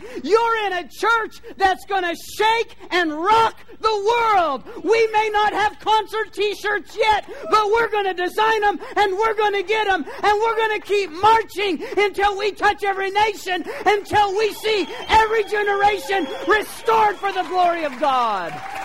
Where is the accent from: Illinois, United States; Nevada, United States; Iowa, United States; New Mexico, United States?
New Mexico, United States; Now, I came from New Mexico, and it is something to graduate from Santa Fe High in New Mexico.